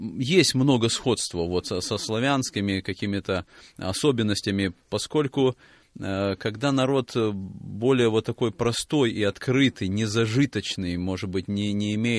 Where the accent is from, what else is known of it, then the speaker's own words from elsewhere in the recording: Kazakhstan; я родился в мусульманской стране, я родом из Казахстана